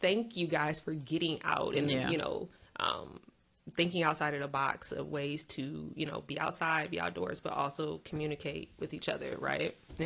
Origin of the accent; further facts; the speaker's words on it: Michigan, United States; I'm from Michigan.